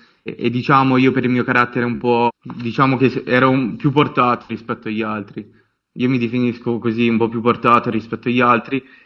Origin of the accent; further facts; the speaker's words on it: Lombardy, Italy; Vengo dalla provincia di Milano.